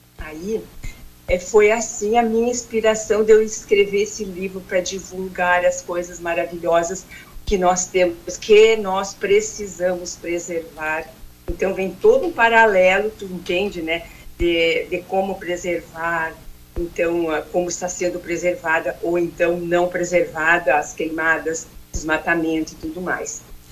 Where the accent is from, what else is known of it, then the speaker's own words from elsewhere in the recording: Rio Grande do Sul, Brazil; now in Rorainópolis, Brazil; eu sou natural do Rio Grande do Sul, estou aqui nesta região maravilhosa da Amazônia, Roraima, na cidade de Rorainópolis, há mais de 23 anos, quase 24 anos.